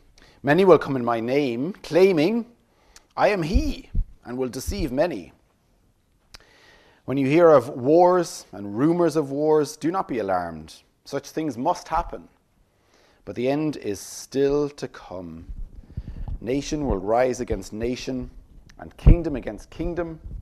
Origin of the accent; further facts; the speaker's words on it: Tipperary, Ireland; Some of you know I'm from Tipperary, and in Tipperary we have the Galty Mountains.